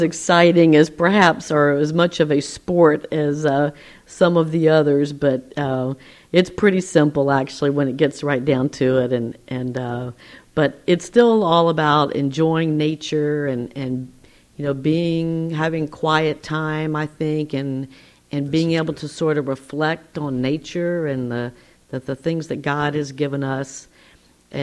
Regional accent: Louisiana, United States; You know, I'm born and raised in Louisiana and plan to retire here in Louisiana

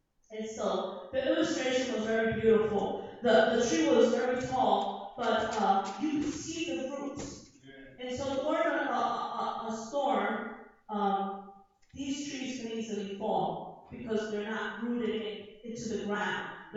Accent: United States; even though I'm Puerto Rican, I was born and raised in the States.

